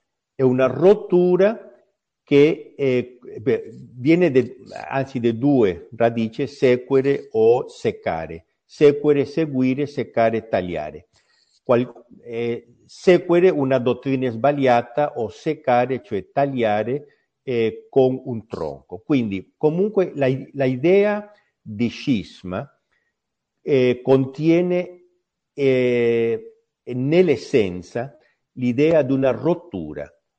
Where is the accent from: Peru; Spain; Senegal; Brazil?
Peru; moved away as an adult; ho dovuto uscire dal mio paese, il Perù, in esilio per causa della persecuzione comunista